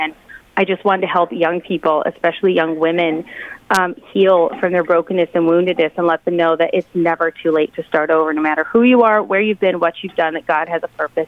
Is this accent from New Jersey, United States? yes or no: no; Denver, Colorado, United States; Denver, Colorado. And I came from a broken family, and I went to public high school